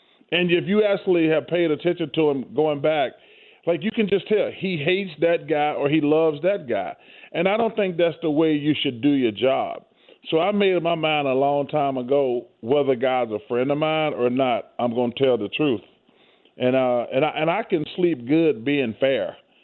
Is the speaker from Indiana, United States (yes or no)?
no; Alabama, United States